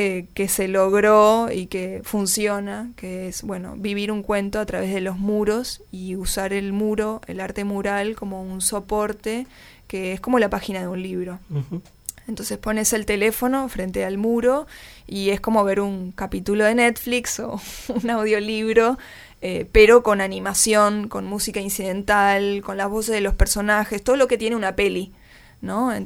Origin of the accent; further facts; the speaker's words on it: Montevideo, Uruguay; porque obviamente como montevideanos o como un colectivo internacional, nosotros no vamos a decidir